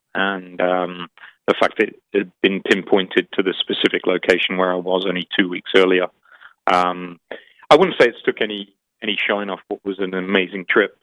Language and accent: English; United Kingdom; I mean, me being British, there's a UK government website you can log on